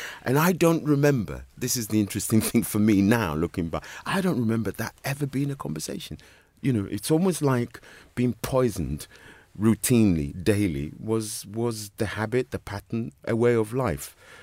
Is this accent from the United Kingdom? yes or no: yes; Chelsea, London, United Kingdom; born or raised there